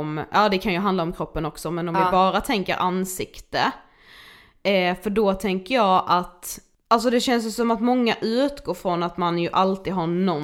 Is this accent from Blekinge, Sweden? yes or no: yes; Karlshamn, Blekinge, Sweden; now in Stockholm, Sweden; varje gång jag är hemma i Karlshamn som ju vi är nu